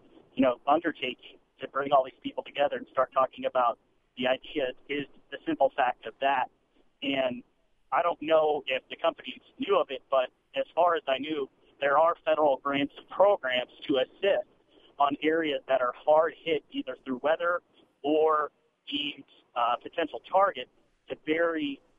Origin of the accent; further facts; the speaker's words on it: Los Angeles, California, United States; whereas originally, I was from California, Los Angeles. You never really saw that.